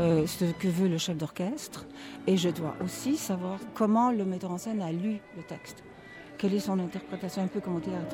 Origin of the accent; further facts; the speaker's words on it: Montreal, Quebec, Canada; born there; also born or lived in Vienna, Austria; Et quand je suis revenue, je suis née à Montréal, donc je suis retournée à Montréal.